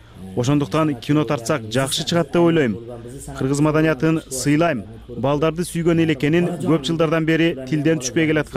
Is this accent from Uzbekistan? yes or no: yes; Andijan, Andijan Region, Uzbekistan; Мен Анжианда төрөлүп өстүм. Кыргызстан жакын болгондуктан бул жакта туугандарым бар.